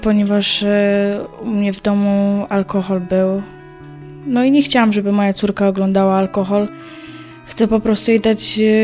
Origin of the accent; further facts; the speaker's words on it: Tarnowskie Góry, Silesian Voivodeship, Poland; 16 lat. No jestem ze Śląska, Tarnowskiej Góry.